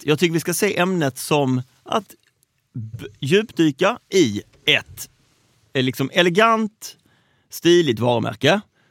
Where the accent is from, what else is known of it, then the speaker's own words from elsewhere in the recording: Skåne, Sweden; accent: Scanian; Är det någonting med min skånska?